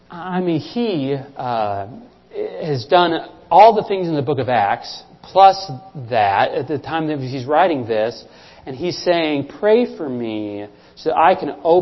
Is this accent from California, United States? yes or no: no; Minnesota, United States; I know growing up in Minnesota that, you know, we looked down on Wisconsin people.